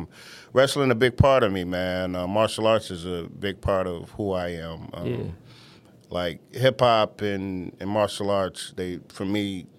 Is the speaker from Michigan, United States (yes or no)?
yes; Detroit, Michigan, United States; I grew up in Detroit, West Side, Finkel, Puritan, Main Street, Myers.